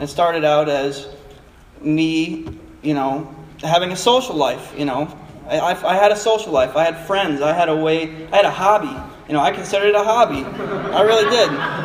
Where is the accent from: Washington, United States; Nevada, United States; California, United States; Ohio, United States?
Washington, United States; also born or lived in Minnesota / New York; I was born in Washington State, moved across the country to Minnesota, and then New York, and then back to Washington.